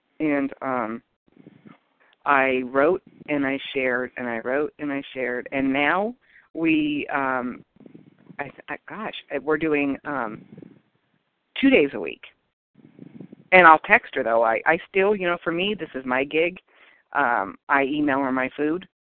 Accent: United States; And, you know, I'm Native American, and, you know, I always would dabble in that, but I never gave myself fully to anything.

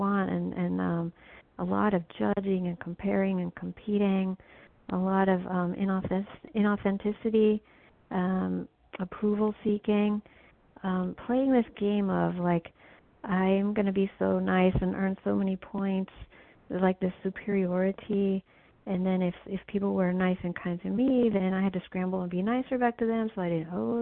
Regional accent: Missouri, United States; I'm from Missouri.

